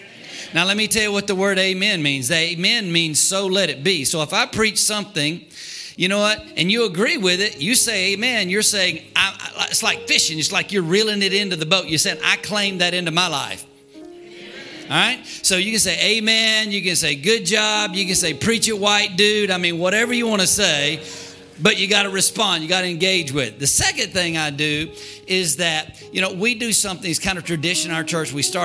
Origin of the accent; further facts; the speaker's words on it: Alabama, United States; And I'm thinking, I'm from Alabama. We should have a Doberman Pinscher, a Rottweiler, a Bulldog, a German Shepherd.